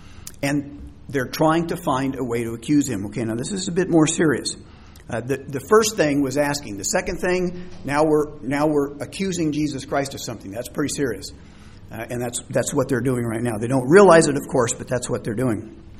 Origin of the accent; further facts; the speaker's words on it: Indiana, United States; Growing up in Indiana where we had cornfields, some of the cornfields that had sweet corn in it